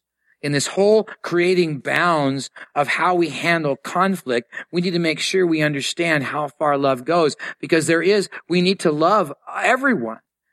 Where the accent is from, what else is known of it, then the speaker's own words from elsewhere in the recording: San Diego, California, United States; When I was growing up in San Diego, we lived in a apartment complex growing up.